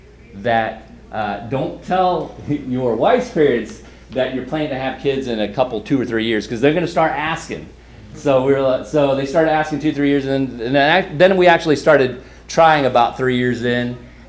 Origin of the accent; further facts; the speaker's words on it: Florida, United States; I'm from Florida. I'm from Florida, and I know my good buddy Gabe is from Miami, and he came up with me, and he's a Dolphin fan.